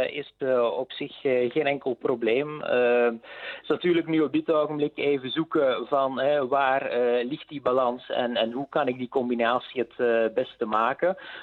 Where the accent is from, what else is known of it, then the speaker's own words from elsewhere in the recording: Eikenvliet, Antwerp, Belgium; also born or lived in Boom; now in Zondereigen, Belgium; Ik ben opgegroeid in Eikenvliet, wat dan eigenlijk een klein plaatsje is in de gemeente Bornem. Je kan Eikenvliet eigenlijk vergelijken met een dorp zoals Zondereigen, waar ik nu woon.